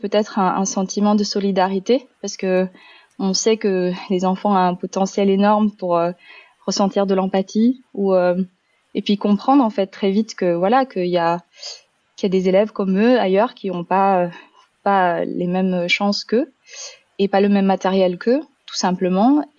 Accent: France; Moi, j'ai eu la chance, en grandissant en France, d'avoir été boursière du CROUS.

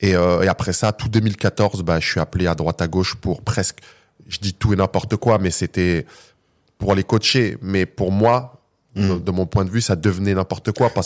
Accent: Île-de-France, France; j'ai 43 ans, issu de la banlieue ouest de Paris. J'ai grandi dans les Yvelines, petite cité HLM

